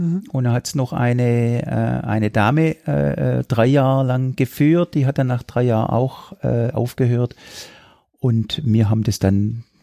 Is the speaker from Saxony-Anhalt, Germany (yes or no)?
no; Esslingen, Baden-Württemberg, Germany; Ich bin aufgewachsen auf dem Hägensberg. Mhm. Und bin dann, ich habe ein paar Jahre in einer Wohngemeinschaft gewohnt, in der Innenstadt vorne an der Entengrabenstraße.